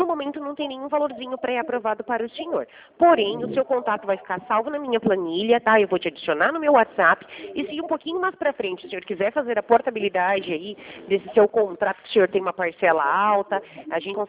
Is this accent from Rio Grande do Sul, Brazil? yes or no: no; São Paulo, Brazil; accent: paulista; eu sou de São Paulo.